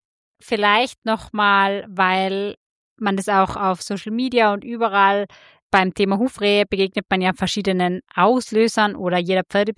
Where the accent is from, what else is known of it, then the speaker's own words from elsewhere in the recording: Tyrol, Austria; wir kommen tatsächlich aus Tirol.